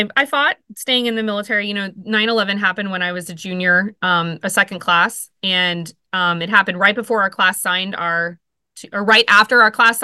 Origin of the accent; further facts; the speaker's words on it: Winter Haven, Florida, United States; I came from a tiny town in Central Florida called Winter Haven.